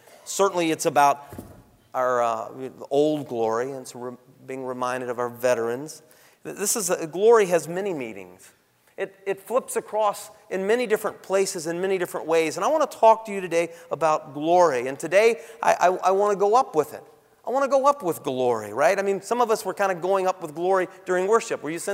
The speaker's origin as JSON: {"language": "English", "town": "Nashville", "region": "Tennessee", "country": "United States", "tie": "born there", "said": "I was born in Nashville."}